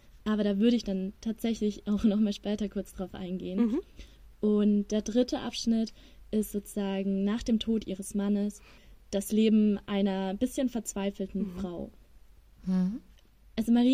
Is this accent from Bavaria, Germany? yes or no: yes; Ingolstadt, Bavaria, Germany; now in Regensburg, Germany; Ja, also ich komme aus Ingolstadt tatsächlich, aber ich befinde mich gerade in Regensburg in der WG